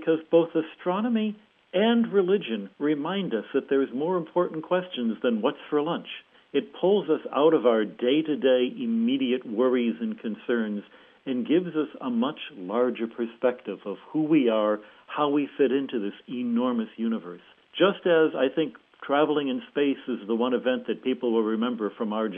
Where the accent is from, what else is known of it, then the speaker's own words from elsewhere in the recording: United States; Well, of course, I was a boy growing up in America.